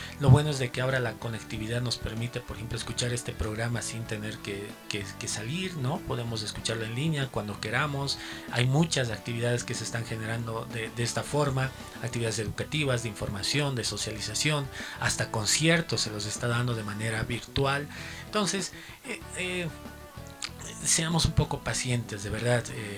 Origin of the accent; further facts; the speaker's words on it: Cochabamba, Bolivia; de nosotros como cochabambinos, como cochabambinas, como bolivianos, como bolivianas